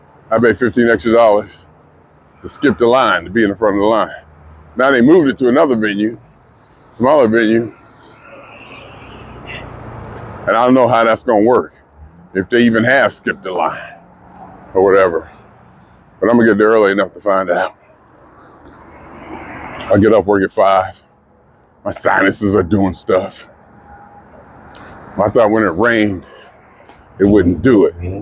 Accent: Ohio, United States; was from Ohio. And I'm from Ohio. And Funk is from Ohio.

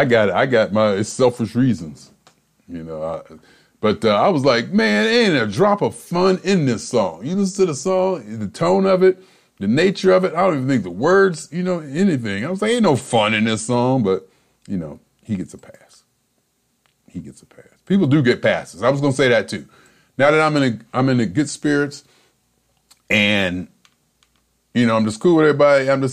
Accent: Boardman, Ohio, United States; Boardman, Ohio. Got doggone master suite with high speed internet, working from home, doing what I do in my hometown.

